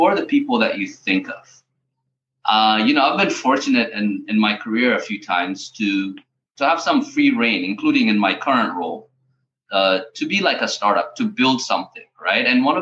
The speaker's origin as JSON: {"language": "English", "country": "Ethiopia", "said": "I'm originally from Ethiopia as well."}